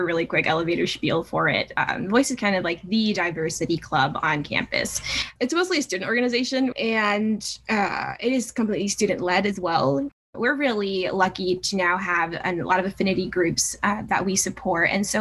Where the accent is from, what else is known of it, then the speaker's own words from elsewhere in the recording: New York, United States; And I'm originally from New York, so you will not hear a New York accent, but I promise you that's where I'm from.